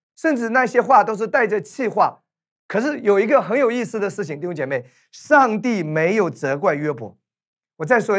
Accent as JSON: {"language": "Chinese", "country": "China", "tie": "born or raised there", "said": "所以我自己也是土生土长的中国的"}